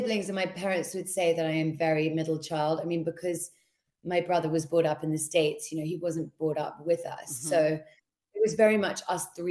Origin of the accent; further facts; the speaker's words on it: London, United Kingdom; born and raised in London, grew up kind of just out, not outside of London, but in a more kind of, I would say a greener area of London